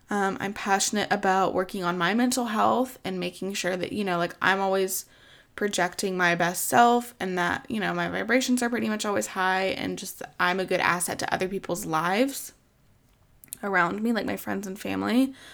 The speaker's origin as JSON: {"language": "English", "region": "the South", "country": "United States", "tie": "born or raised there", "said": "I grew up in the Bible Belt. I'm living in the Bible Belt."}